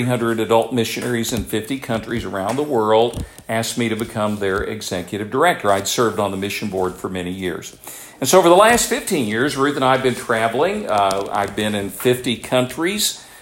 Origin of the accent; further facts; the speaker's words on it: Tennessee, United States; I grew up in East Tennessee. Now, do you all know where Tennessee is, okay? It's a beautiful state, very much like the area here.